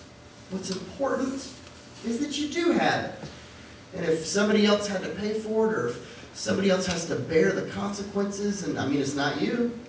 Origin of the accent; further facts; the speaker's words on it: the South, United States; You know, I'm a Southerner, so I have a reflexive sir and ma'am.